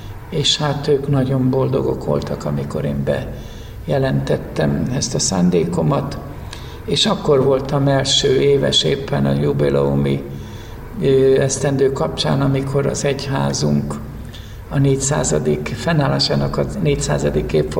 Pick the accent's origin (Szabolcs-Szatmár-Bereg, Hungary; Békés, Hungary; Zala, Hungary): Szabolcs-Szatmár-Bereg, Hungary; Mátészalka; Hát tulajdonképpen Máté Szalkán ringott a bölcsőm. Ott születtem, Szatmár megyei Máté Szalkán. Ott jártam középiskolába is, általános iskolába, és ott jutottam hitre